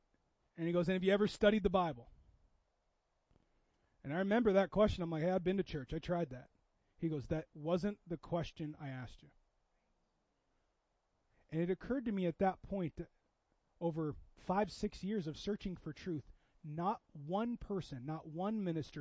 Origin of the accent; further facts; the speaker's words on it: Seattle, Washington, United States; I grew up in Seattle area, very not religious.